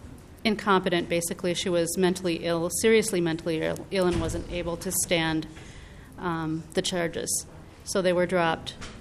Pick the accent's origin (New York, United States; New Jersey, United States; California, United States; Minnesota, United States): Minnesota, United States; Minneapolis; I'm from Minneapolis.